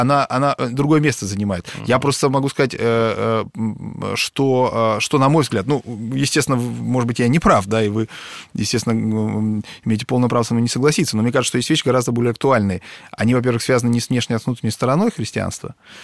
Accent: Kostanay, Kostanay Region, Kazakhstan; вспоминал свою там вот мой родной город Кустанай в Северном Казахстане

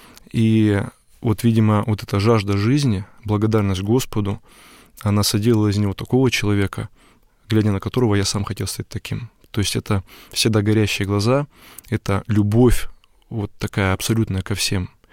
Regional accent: Khabarovsk, Khabarovsk Krai, Russia; Просто я издалека, из Хабаровска.

